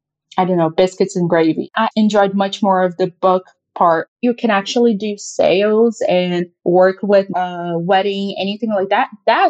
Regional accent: Rio de Janeiro, Brazil; English is a second language; I'm from Rio, so Indiana was the smallest place that I had lived in.

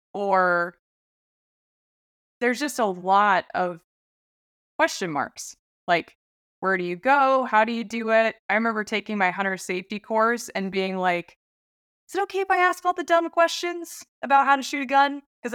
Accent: Alaska, United States; Yeah, I was born and raised. I'm, I guess now second generation. My grandparents on both my mom and my dad's side moved up to Alaska pre-statehood.

